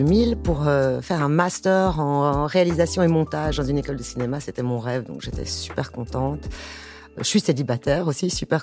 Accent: Brussels, Belgium; il y a certains copains de mes anciennes bandes de Bruxelles, parce que je suis de Bruxelles originellement

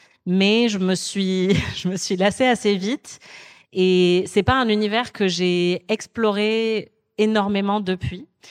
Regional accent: Toulouse, Occitanie, France; Donc désolée, je suis toulousaine

